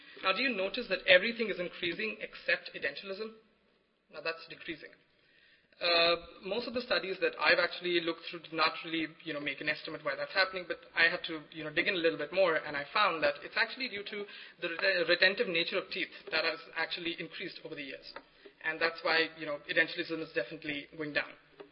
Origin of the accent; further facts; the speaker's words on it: India; I remember growing up in India, you know, my grandmother did not know much about, you know, oral health and all that.